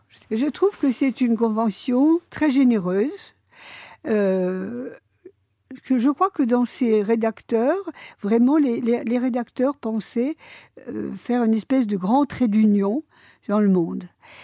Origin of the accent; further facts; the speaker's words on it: Le Mans, Pays de la Loire, France; j'ai lu un article tout récemment à propos du Mans, qui est ma ville natale